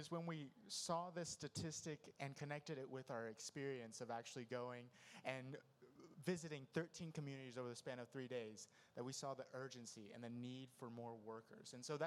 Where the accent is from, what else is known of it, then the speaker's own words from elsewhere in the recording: Asunción, Paraguay; I grew up in Asunción, but the culture is going to be totally different because it's a totally different context.